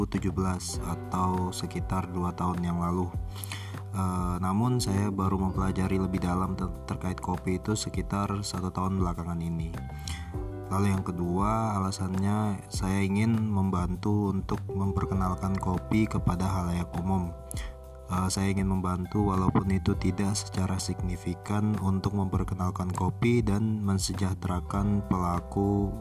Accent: Balikpapan, East Kalimantan, Indonesia; Umur saya 23 tahun, asal dari kota Balikpapan.

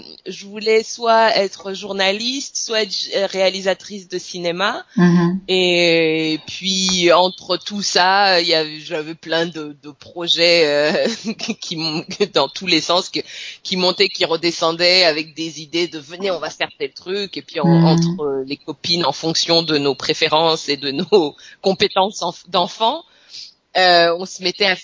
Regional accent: Abidjan, Côte d’Ivoire; J'ai grandi à Abidjan, en Côte d'Ivoire. Mm-hmm. Mes parents se sont installés en Côte d'Ivoire en 1971. Mon frère aîné avait 6 mois. Mm-hmm. Et moi, je suis née 11 ans après.

